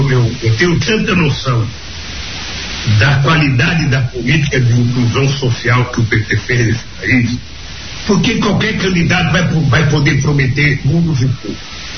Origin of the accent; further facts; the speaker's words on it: Northeast Region, Brazil; moved away; o Nordeste, eu saí do Nordeste, mas o Nordeste não saiu de mim.